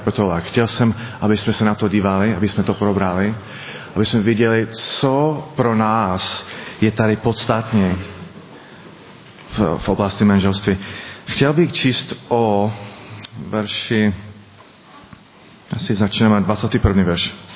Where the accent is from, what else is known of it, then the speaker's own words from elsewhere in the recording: Chicago, Illinois, United States; Czech is a second language; now in Czech Republic; žiju teď v České republice 12 roků. Původně pocházím ze Chicaga, ze Spojených států Ameriky.